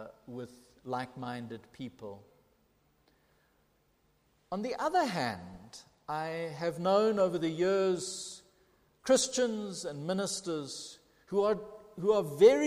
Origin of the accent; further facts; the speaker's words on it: East London, Eastern Cape, South Africa; I was growing up in the Quigney in East London.